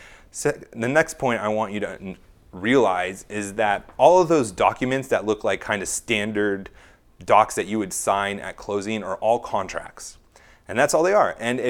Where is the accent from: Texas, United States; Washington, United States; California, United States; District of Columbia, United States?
California, United States; Well, I'm from California and I live in Hawaii now